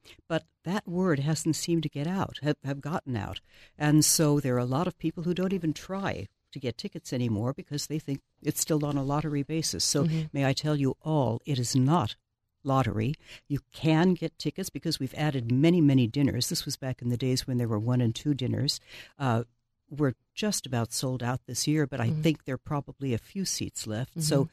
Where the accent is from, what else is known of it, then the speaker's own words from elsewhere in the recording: Bay Area, California, United States; We're all from the Bay Area.